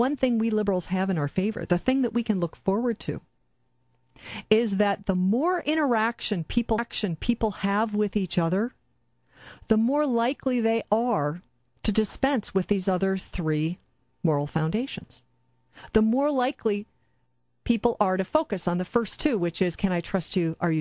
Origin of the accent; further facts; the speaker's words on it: Midwest, United States; I grew up in the Midwest. I grew up very, very far from any oceans.